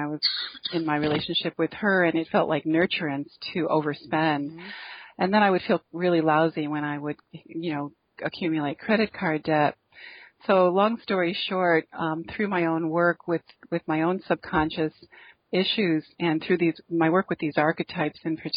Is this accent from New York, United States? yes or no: yes; New York, United States; I was in San Diego. I'm from New York State.